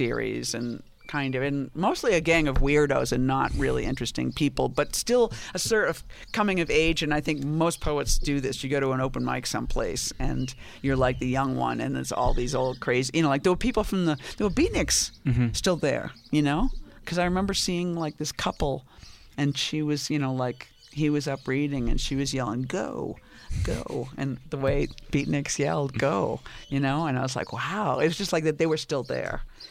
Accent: Boston, Massachusetts, United States; moved away as an adult; Well, I grew up in Boston.

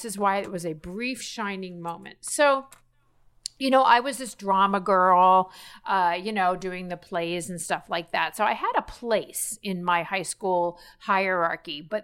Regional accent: Miami Beach, Florida, United States; So if you had the right haircut, and I grew up in Miami Beach, so you had to have, it was like a trifecta of things.

